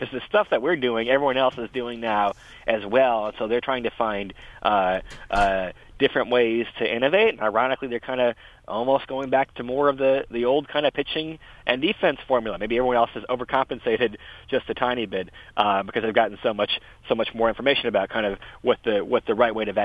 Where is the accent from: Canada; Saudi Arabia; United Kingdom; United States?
United States; Michigan; I did grow up in Michigan. I grew up in the Midwest, so you still have the kind of tradition of it's kind of your church as you kind of watch football on Sundays no matter what.